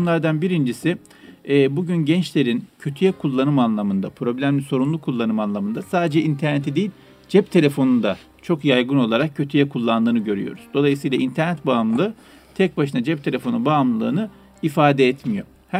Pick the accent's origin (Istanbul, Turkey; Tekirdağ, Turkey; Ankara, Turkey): Istanbul, Turkey; born there; Bendeniz İstanbul Üsküdar doğumluyum. Ama aslen Karadenizliyiz.